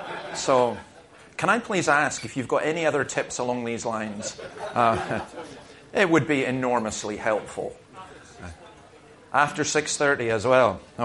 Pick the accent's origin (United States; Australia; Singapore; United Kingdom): United Kingdom; Scotland; I'm pretty upset as a Scotsman